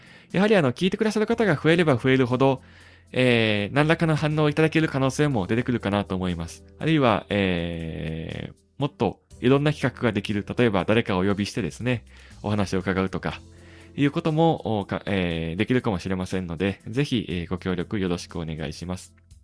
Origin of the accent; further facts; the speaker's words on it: Kansai, Japan; accent: Kansai; 私は、基本的に関西のアクセントで、この番組でも喋ってるわけですが、